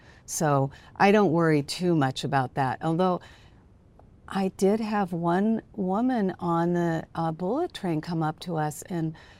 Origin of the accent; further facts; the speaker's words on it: United States; And no matter what is going on politically, I've never really had problems as an American.